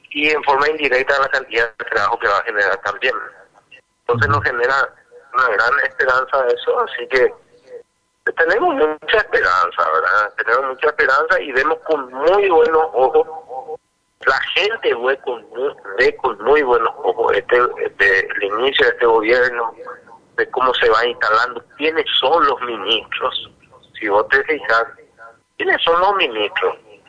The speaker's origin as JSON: {"language": "Spanish", "country": "Paraguay", "said": "nos posiciona bien como paraguayos"}